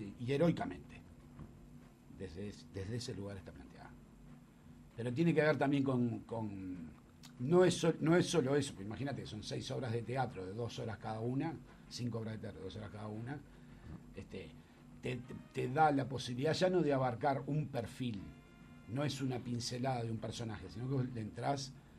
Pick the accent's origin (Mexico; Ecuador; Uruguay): Uruguay; somos todos uruguayos.